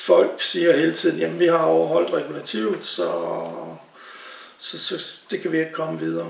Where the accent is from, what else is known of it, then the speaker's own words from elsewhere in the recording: Central Denmark Region, Denmark; og jeg er vokset op på Brobjerggård, som ligger i Skalsodalen.